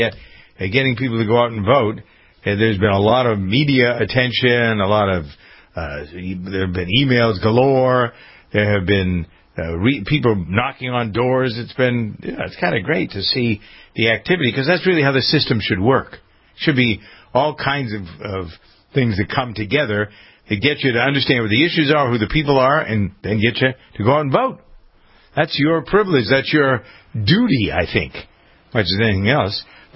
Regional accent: Framingham, Massachusetts, United States; Today is election day in my hometown of Framingham, Massachusetts.

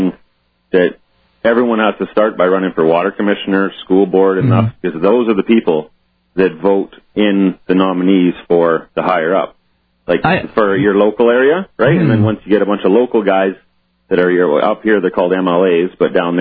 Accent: Canada; and I'm from Canada.

